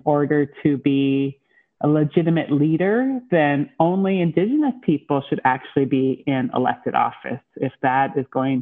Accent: Montana, United States; I would say like my story takes me from Head Start to Harvard, from growing up on the Blackfeet Reservation to becoming a national education leader.

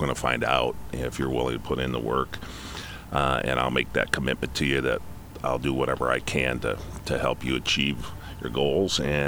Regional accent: St. Anne, Illinois, United States; You know, I grew up in St. Anne, and our basketball team had some success there

